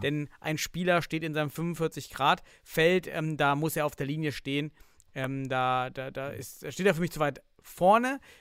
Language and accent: German; eastern Germany, Germany; Ich komme aus dem Osten, wir hatten nichts.